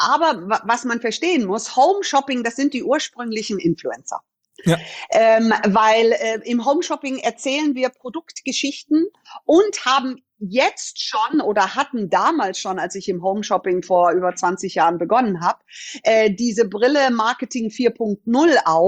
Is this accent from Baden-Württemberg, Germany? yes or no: no; Munich, Bavaria, Germany; Aber ich bin hier geboren. Ich bin in München geboren und bin hier aufgewachsen und war dann irgendwie überall auf der Welt. Und Deutschland ist aber wirklich meine Heimat, auch wenn ich keinen deutschen Pass haben kann.